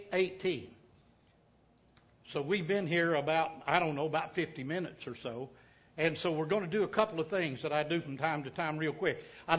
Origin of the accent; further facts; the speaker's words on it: Squabble Creek, Kentucky, United States; I'm from Squabble Creek. That's in Perry County, P-E-R-R-Y, Perry. Perry County, Kentucky.